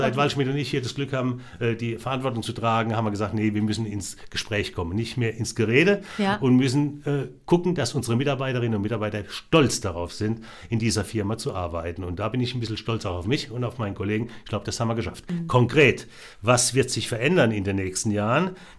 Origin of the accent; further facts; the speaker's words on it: Rhineland-Palatinate, Germany; Im Augenblick in Hessen, ich bin ja aus der Pfalz, ne? Das muss man ja auch sagen, ich bin ja ein sogenannter bewusster Wahlhesse seit 99, nicht? Kenne Rheinland-Pfalz dann im Wesentlichen auch, komme aus dem Großraum Kurpfalz, bin in Hessen sehr gerne im Taunus eigentlich unterwegs